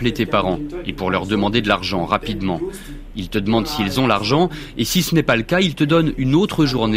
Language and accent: French; Abidjan, Côte d’Ivoire; Parce que moi, je viens d'Abidjan, d'un quartier qui s'appelle Abobo.